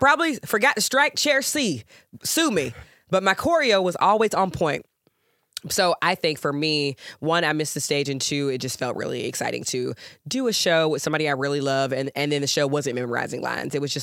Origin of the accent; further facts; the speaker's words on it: Georgia, United States; because you know I'm from Georgia. I'm a Georgia girl, born and bred.